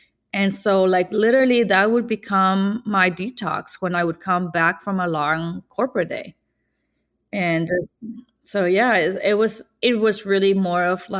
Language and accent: English; Ciudad Obregón, Sonora, Mexico; My hometown is called Ciudad Obregón, which is really right by the Gulf of California inland.